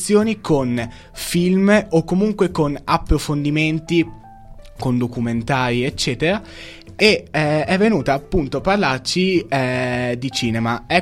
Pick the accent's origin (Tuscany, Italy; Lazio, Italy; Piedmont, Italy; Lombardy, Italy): Lombardy, Italy; Casalmaggiore; mi è venuta a trovare una professoressa della mia città natale, la così lontana Casalmaggiore